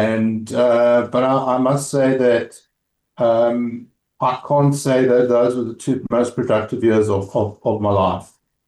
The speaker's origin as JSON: {"language": "English", "town": "Bantry Bay", "region": "Western Cape", "country": "South Africa", "tie": "born or raised there", "said": "So I started I grew up in Bantry Bay."}